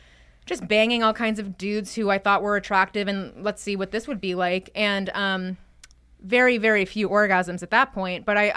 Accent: New Hampshire, United States; New Hampshire.

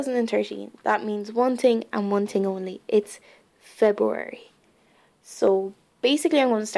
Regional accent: Clonmel, Munster, Ireland; I'm from Clonmel, County Tipperary, Ireland. That's a small town in the south of Ireland, down at the very end, we'll say, of the map. And there's about a population of about 20,000 people in my town. I've grown up here all my life.

